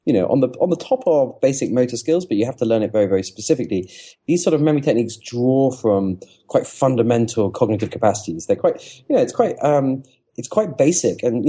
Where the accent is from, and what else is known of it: England, United Kingdom